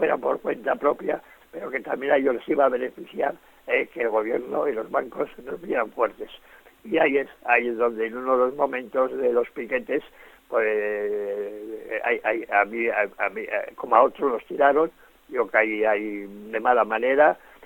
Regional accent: Basque Country, Spain; somos del movimiento obrero, somos de Ezkeraldea, donde tantas huelgas, tantas manifestaciones, tantos paros

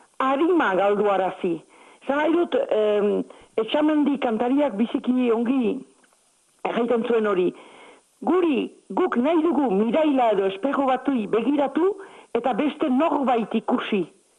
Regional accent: Navarre, Spain; Nafarra naiz baina Euskal Herrikoa.

